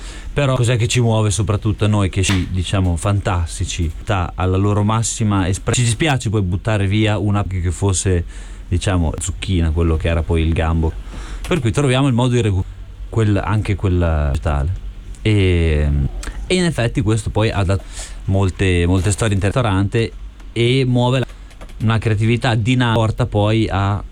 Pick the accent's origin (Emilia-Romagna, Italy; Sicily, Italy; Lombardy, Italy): Emilia-Romagna, Italy; Bologna; io sono di Bologna